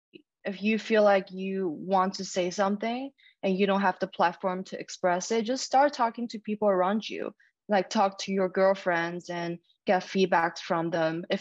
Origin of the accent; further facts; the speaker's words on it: Ningbo, Zhejiang, China; In Ningbo.